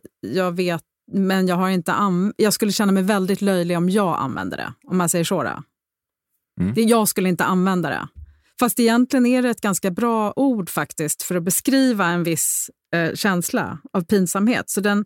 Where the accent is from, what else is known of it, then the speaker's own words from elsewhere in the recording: Rome, Lazio, Italy; Och i Rom där jag växte upp så fanns det väldigt mycket droger.